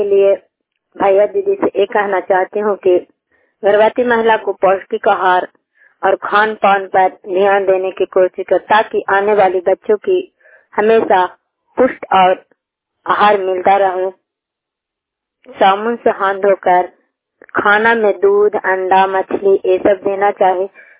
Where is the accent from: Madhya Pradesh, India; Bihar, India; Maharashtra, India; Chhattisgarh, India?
Bihar, India; Nalanda; मैं अतोली घाट को रहने वाली हूँ, नालंदा जिला की निवासी हूँ। मेरा पंचायत भाथर पोस्ट ऑफिस है, प्रखंड सरकारी है।